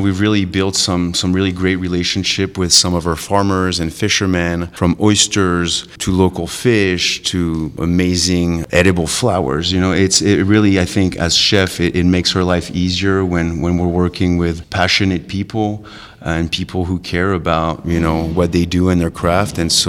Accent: Bordeaux, Nouvelle-Aquitaine, France; I grew up in Bordeaux, so kind of the southwest area, but, you know, I spent a lot of time along the Mediterranean and travel kind of throughout Europe.

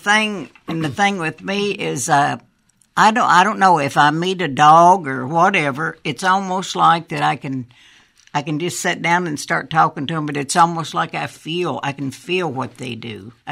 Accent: Tennessee, United States; So when I was little and growing up in Tennessee, my dad would give me 50 cents.

